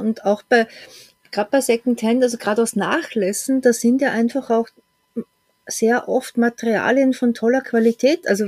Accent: Austria; Bei uns in Österreich

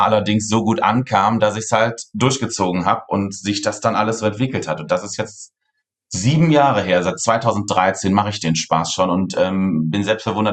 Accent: North Rhine-Westphalia, Germany; born or raised there

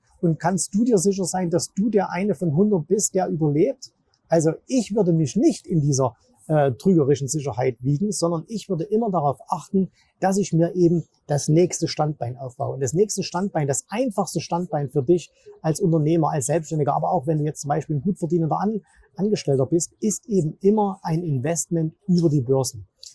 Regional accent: Zwickau, Saxony, Germany; born or raised there

